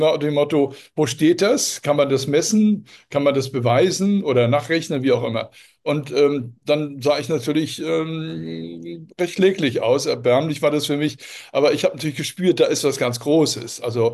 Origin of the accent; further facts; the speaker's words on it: Hamburg, Germany; Ich erinnere mich, in der Zeit war Hamburg, ich bin Hamburger, bestand eigentlich nur aus Ruinen, ja.